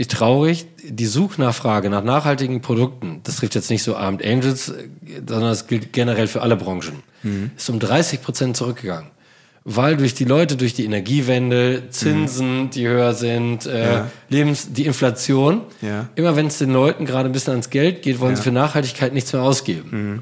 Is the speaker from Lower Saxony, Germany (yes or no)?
no; North Rhine-Westphalia, Germany; als Münsterländer